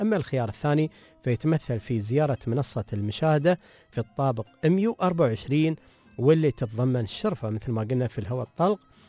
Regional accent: Dubai, United Arab Emirates; في دولة الإمارات وبالتحديد عندنا في دبي

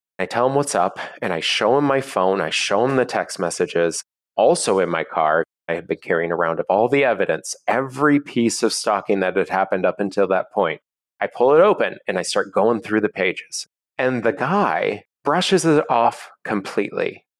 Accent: Seattle, Washington, United States; because I'm in my hometown of Seattle doing what I love to do with the scholarship program.

